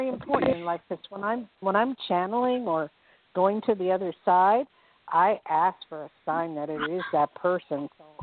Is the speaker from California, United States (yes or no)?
yes; Los Angeles, California, United States; also born or lived in Hawaii / Tahoe; I grew up in Hawaii, like Tahoe and Los Angeles. So I know where a lot of places are. I traveled a lot.